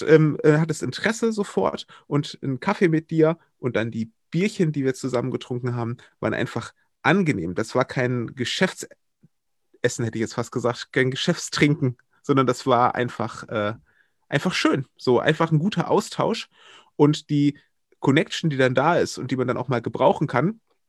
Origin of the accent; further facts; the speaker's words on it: Wuppertal, North Rhine-Westphalia, Germany; also born or lived in Berlin / Brandenburg / Oldenburg; now in Kamp-Lintfort, Germany; ich bin gebürtiger Wuppertaler und dann, nachdem ich dort meine Jugend verbracht habe, meine Schule abgeschlossen habe